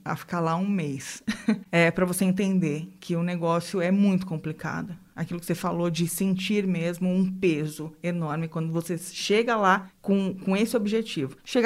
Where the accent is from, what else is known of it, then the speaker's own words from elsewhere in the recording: Brazil; Eu acho que nós, como brasileiras, a gente pode e deve olhar com outros olhos uma missão, um trabalho na Europa.